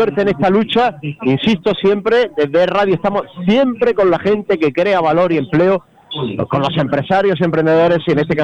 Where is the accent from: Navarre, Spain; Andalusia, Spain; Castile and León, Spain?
Andalusia, Spain; Níjar; Pero especialmente Níjar, mi pueblo, ya sabéis que es mi pueblo